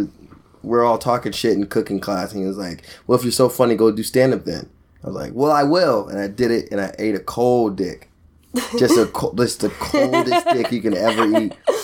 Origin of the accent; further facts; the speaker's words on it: Seattle, Washington, United States; now in Los Angeles, United States; From Seattle, Washington, live in LA, been living in LA for like 4 years.